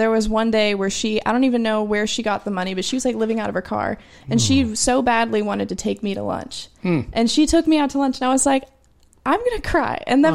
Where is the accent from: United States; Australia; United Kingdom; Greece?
United States; California; I moved all the way from California. Mm-hmm. It's from Orange County.